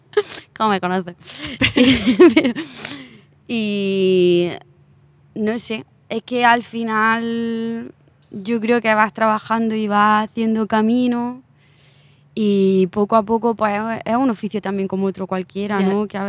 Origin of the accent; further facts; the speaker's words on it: Úbeda, Andalusia, Spain; En mi pueblo, por ejemplo, en Úbeda se rieron con cosas súper trágicas.